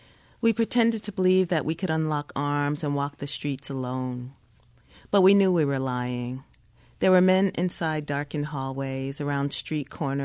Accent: Brooklyn, New York, United States; I grew up on Madison and Knickerbocker.

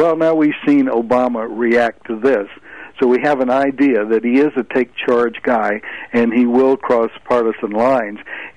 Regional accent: West Coast, United States; I'm from the West Coast.

